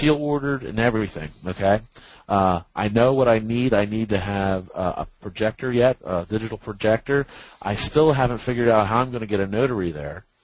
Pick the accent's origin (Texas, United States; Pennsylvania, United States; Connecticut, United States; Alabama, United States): Pennsylvania, United States; I'm Leicester County, pretty much the opposite corner